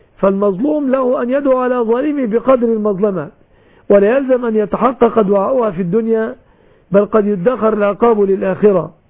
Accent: Egypt; بلادنا مصر

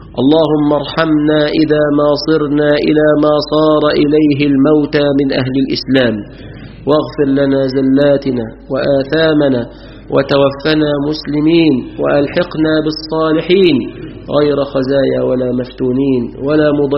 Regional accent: Egypt

